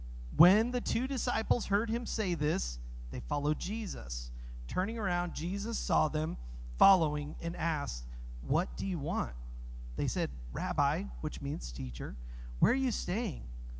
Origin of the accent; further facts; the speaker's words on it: Colorado, United States; I grew up in Colorado. My wife grew up in Arizona. We're here in North Carolina.